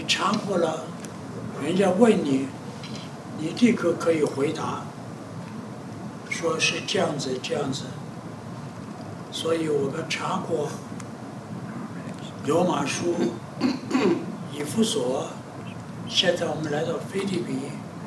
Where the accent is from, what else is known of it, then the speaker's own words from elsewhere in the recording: China; 我中国人讲五常有没有？